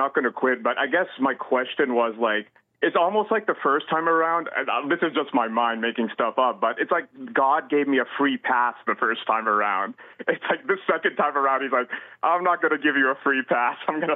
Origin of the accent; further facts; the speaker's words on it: Canada; So I have brown skin. My mother's white, and my father's Indian. But I'm 42 now, so I was born in the 80s. I was born here in Canada, and I grew up during the 80s and 90s.